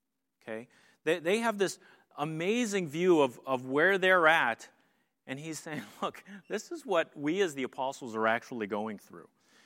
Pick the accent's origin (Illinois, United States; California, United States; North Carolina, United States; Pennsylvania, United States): Pennsylvania, United States; Hazleton; I grew up in Pennsylvania, Hazleton Area High School.